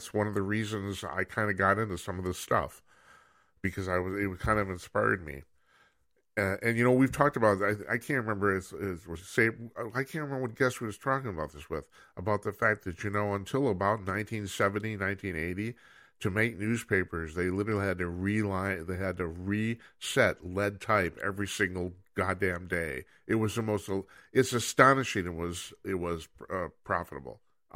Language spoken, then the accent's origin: English; Red Wing, Minnesota, United States; Now, I grew up in Red Wing, Minnesota, and the interesting thing about Red Wing, Minnesota is that's where the National Editorial Association started.